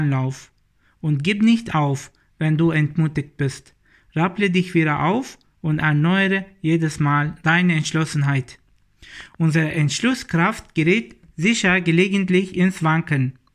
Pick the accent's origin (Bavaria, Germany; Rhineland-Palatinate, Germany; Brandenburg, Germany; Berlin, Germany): Bavaria, Germany; Munich; ich komme aus München.